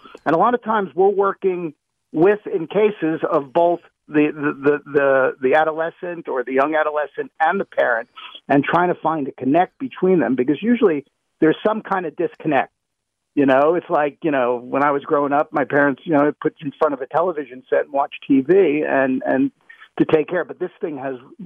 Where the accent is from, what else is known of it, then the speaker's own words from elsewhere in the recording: New York, United States; I grew up in New York